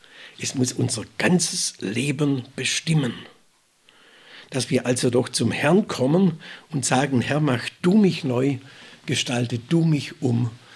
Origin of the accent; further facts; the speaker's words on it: Baden-Württemberg, Germany; born there; ich glaube in meinem Geburtsort, ein kleines Dorf am Rande der Schwäbischen Alb war es